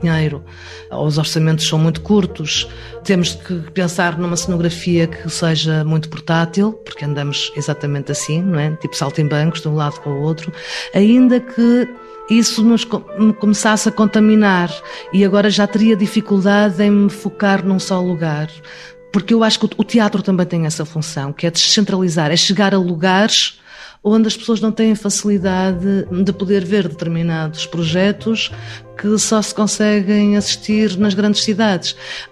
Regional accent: Matosinhos, Porto, Portugal; Era nascida e criada em Matosinhos e fazia teatro lá.

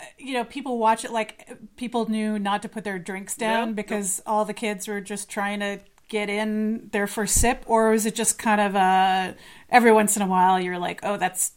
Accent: New York, United States; So I grew up in New York. We would drive to New Jersey to a Scottish bakery

